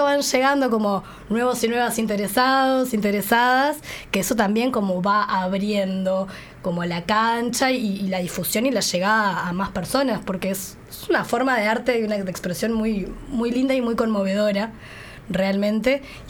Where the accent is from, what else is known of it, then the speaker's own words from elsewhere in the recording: Maldonado, Uruguay; now in Montevideo, Uruguay; Yo soy de Maldonado, entonces tomaba clase allá. Y después esto, la adolescencia, como eso se disipó un poco. Y cuando me vine a vivir a Montevideo para estudiar